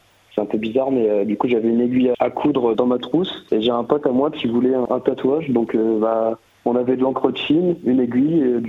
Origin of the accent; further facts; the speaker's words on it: Beaumont-sur-Sarthe, Pays de la Loire, France; Et sachant que j'habitais toute mon enfance à Beaumont-sur-Sarthe, je me suis orienté dans ce village.